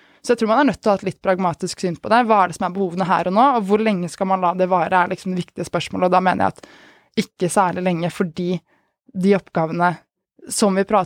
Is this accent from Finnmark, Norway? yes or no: no; Moss, Østfold, Norway; Selv kom jeg jo fra Moss